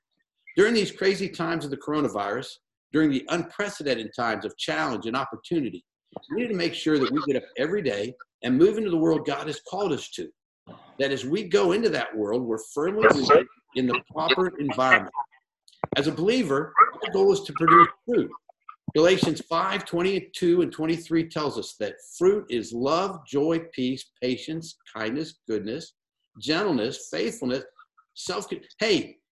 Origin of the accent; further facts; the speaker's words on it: Florida, United States; So I grew up in Florida in a house in the middle of an orange grove.